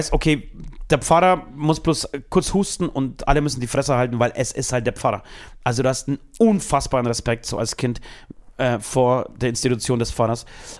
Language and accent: German; Poland; ich bin in Polen aufgewachsen, Katholikenrate bei 99,99999%.